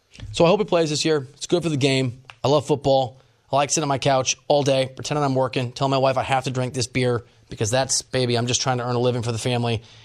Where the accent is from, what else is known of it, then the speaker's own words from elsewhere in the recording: Dubuque, Iowa, United States; I'm from Dubuque, Iowa, the Wallard High School team.